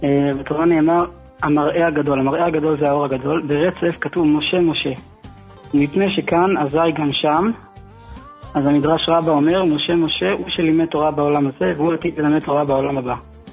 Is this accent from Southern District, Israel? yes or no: no; Jerusalem District, Israel; אזור ירושלים.